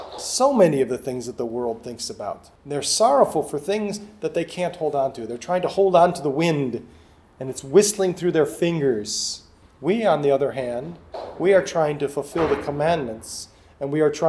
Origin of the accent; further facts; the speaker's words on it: Ireland; Most people didn't, because they knew that I'm Irish and I would have told them how stupid it was, what they just said.